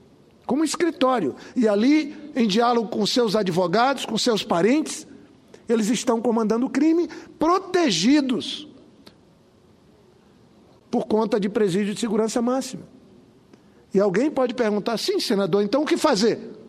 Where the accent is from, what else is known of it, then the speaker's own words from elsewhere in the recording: Ceará, Brazil; para que a gente possa ter uma ação lá no Ceará, que explodiu a violência. Lá no meu estado, uma área de fronteira